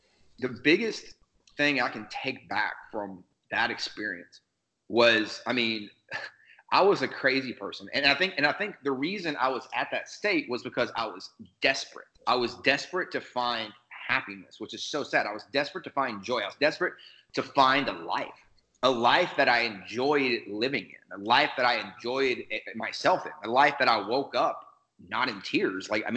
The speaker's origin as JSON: {"language": "English", "region": "Midwest", "country": "United States", "tie": "born or raised there", "said": "the culture that I grew up in the Midwest is not how the world works, right?"}